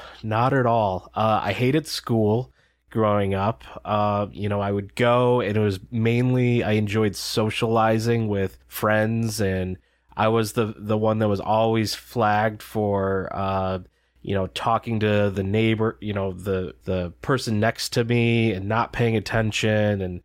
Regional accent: Detroit, Michigan, United States; Because I'm from Detroit area in Michigan.

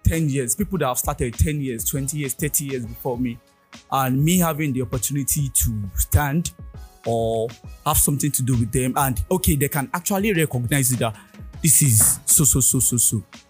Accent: Edo, Nigeria; I'm from Edo, we like money

